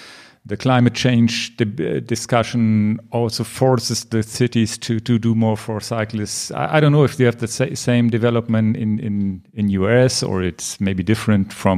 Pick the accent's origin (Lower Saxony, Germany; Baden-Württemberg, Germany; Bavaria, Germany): Lower Saxony, Germany; Hanover; English is a second language; also here in my hometown Hanover